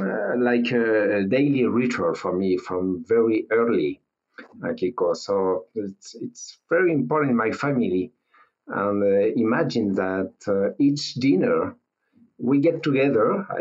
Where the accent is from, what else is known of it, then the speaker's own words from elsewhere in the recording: Normandy, France; English is a second language; also born or lived in Paris; Well, I'm from France. I born in Paris, but I grew up in Normandy.